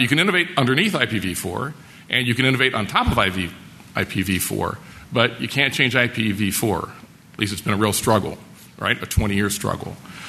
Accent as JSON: {"language": "English", "town": "Boston", "region": "Massachusetts", "country": "United States", "said": "It's not a wicked problem because I'm from Boston. We like to say wicked in front of things."}